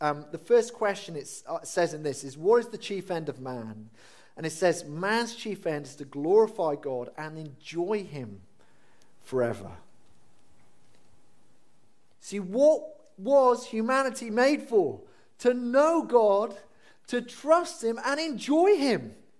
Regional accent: Wales, United Kingdom; But for those of us who were born and do remember it, and as a Welshman I did enjoy it

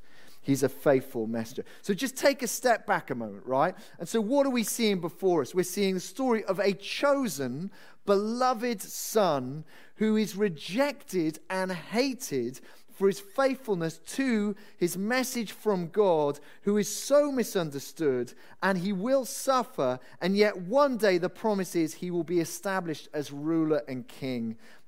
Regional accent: Wales, United Kingdom; because I grew up in Wales.

